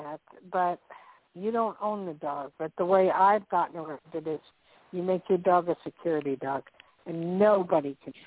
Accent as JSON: {"language": "English", "region": "New Jersey", "country": "United States", "tie": "born or raised there", "said": "I grew up in Jersey."}